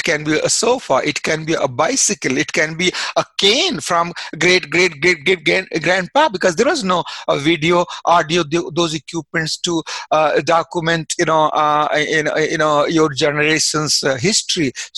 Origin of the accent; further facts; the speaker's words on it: India; growing up in India without any electricity, without any telephone, television, automobiles, you know, so it's very different. We don't have 24-hour electricity and water supply in the villages I grew.